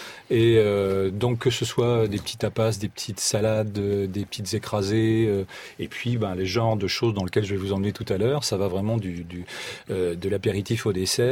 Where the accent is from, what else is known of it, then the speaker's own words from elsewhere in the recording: Pays de la Loire, France; Moi, je viens de Vendée, donc je me suis amusé à utiliser le haricot.